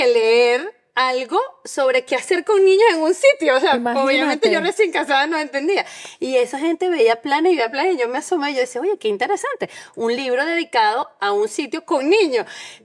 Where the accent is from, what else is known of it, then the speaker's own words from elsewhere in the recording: Venezuela; moved away; sobre todo porque vengo de Venezuela y cuando nosotros nos vinimos no salíamos mucho con los niños